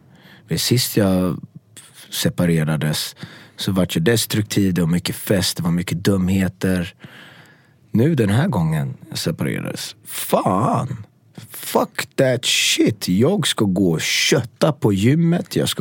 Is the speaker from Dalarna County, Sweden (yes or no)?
no; Gothenburg, Västra Götaland County, Sweden; accent: Gothenburg dialect; jag har flytande göteborgska och